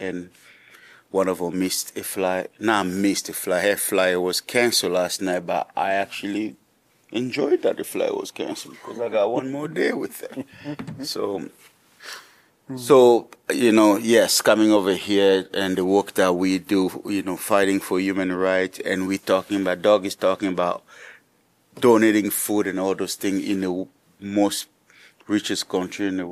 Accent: DR Congo; We got to go to my home country, Congo

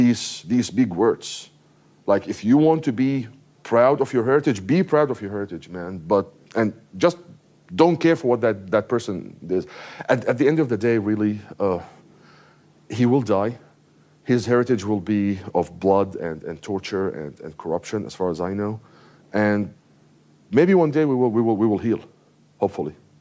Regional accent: Syria; English is a second language; as I grew up in Syria

